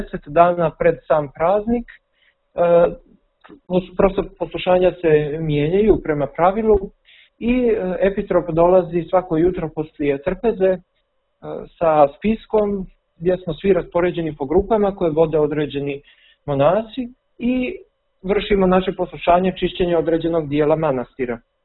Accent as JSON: {"language": "Serbian", "town": "Pljevlja", "region": "Pljevlja Municipality", "country": "Montenegro", "said": "a pljevlja, odakle sam ja"}